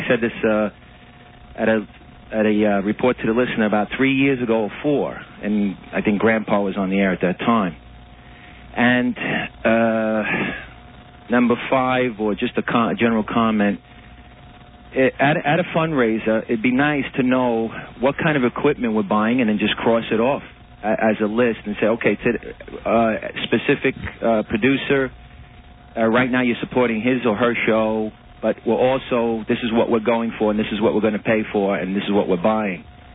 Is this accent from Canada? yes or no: no; Bronx, New York, United States; from the Bronx.